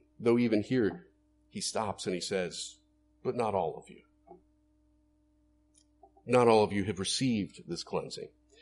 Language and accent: English; Florida, United States; I grew up in Florida, so we did this frequently to the point where I don't like going to the beach anymore.